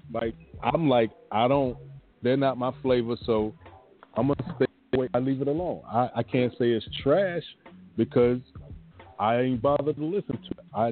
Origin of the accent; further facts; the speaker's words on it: Virginia, United States; And it didn't matter what part of the country they came from. I grew up in Virginia. We listened to everything.